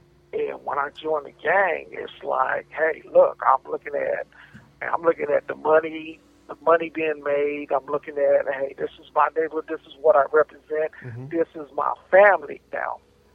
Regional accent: Los Angeles, California, United States; So basically, you know, as I was 5 years old, I grew up in South Central L.A. Living in South Central L.A., it's like it was real rough back when I was growing up.

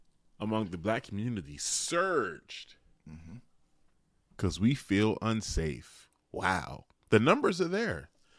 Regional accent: Philadelphia, Pennsylvania, United States; I am from the East Coast, tri-state area, Philadelphia, mm-hmm. New York, New Jersey. The city that I was raised in was in the top 10 for most violent cities per capita for years.

